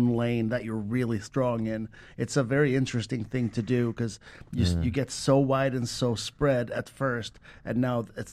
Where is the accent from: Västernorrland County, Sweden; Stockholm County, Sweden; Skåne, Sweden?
Skåne, Sweden; Malmo; English is a second language; I am Swedish, from the southern tip of Sweden.